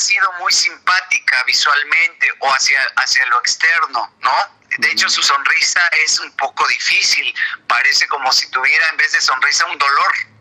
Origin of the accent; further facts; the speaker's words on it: Mexico; now in Uruguay; cuando yo me vine de México hacia Uruguay, el dólar estaba en 20.